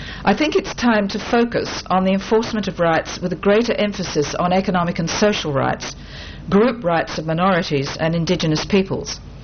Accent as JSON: {"language": "English", "country": "Australia", "said": "as an Australian, having an opportunity to teach and to discuss human rights processes"}